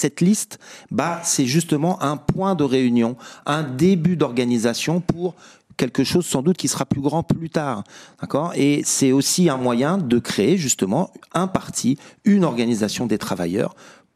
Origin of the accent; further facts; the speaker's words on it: Saint-Michel-sur-Orge, Île-de-France, France; born there; moi je suis né en banlieue parisienne, dans une banlieue populaire à Saint-Michel-sur-Orge. J'ai travaillé pendant 10 ans en Seine-Saint-Denis en tant qu'enseignant. Ensuite, je suis parti à Mayotte 4 ans, où j'ai travaillé.